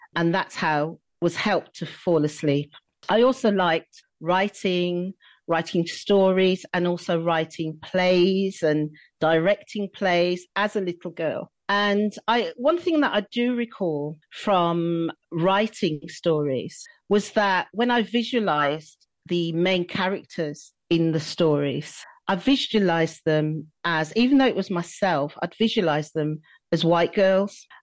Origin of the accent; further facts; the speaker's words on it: Birmingham, West Midlands, United Kingdom; also born or lived in Wales / Bristol; Yes, I was born in Handsworth, Birmingham, and I now live actually on the outskirts of Handsworth in a place called West Bromwich in the West Midlands.